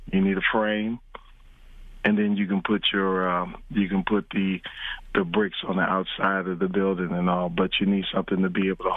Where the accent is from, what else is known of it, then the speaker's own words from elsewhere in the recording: Mount Morris, Michigan, United States; also born or lived in Flint; I was born in Flint and lived in Mount Morris, Michigan, went to Flint Beecher High School.